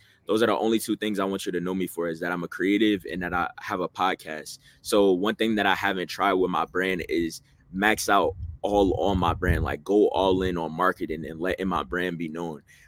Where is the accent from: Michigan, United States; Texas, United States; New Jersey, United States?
New Jersey, United States; also born or lived in Delaware; now in Atlanta, United States; I'm originally from Jersey, moved to Delaware, and then now I'm currently in ATL.